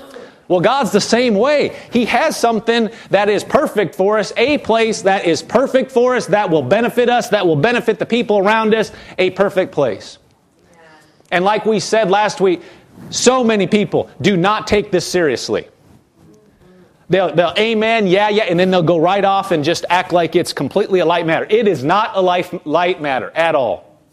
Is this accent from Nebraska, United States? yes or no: yes; Nebraska, United States; I'm from Nebraska. It gets cold in Nebraska.